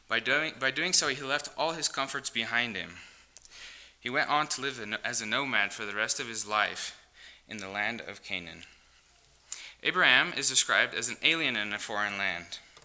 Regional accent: South Africa; now in United States; I'm an immigrant from South Africa. It is almost by coincidence, maybe, that exactly 1 year ago today, my family and I received our American citizenship

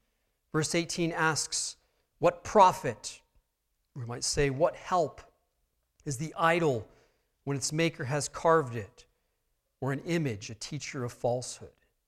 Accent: United States; And while we as Americans here love our country, we appreciate our country, we love the blessings and freedoms that we enjoy as American citizens

